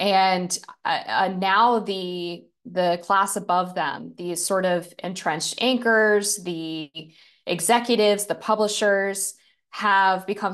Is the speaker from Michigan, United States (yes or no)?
no; Maryland, United States; And as I'm from Maryland myself, and it's just horrible to watch.